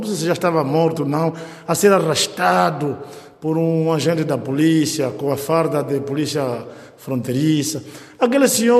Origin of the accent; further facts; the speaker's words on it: Angola; Eu também sinto, porque também sou mesmo angolano, e também com os meus 60 anos de idade